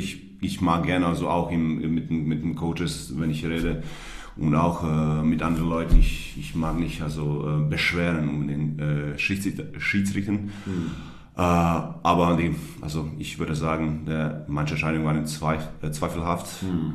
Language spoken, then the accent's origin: German; Zadar, Zadar County, Croatia; German is a second language; als ich in Zadar gekommen bin, also meine Heimat